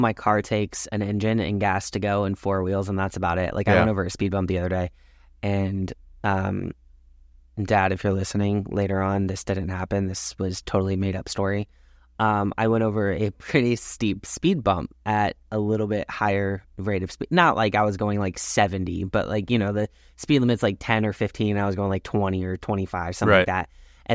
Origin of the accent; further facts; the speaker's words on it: Newport Richey, Florida, United States; also born or lived in Hudson; I grew up Newport Richey, Trinity area.